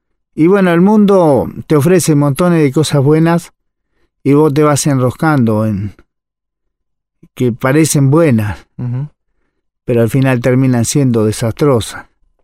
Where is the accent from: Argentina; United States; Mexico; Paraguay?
Argentina; Buenos Aires; now in Paysandú, Uruguay; vivo en Paysandú, República Oriental del Uruguay, pero no siempre. Nací en Argentina, me crié en Buenos Aires, tuve una infancia relativamente buena.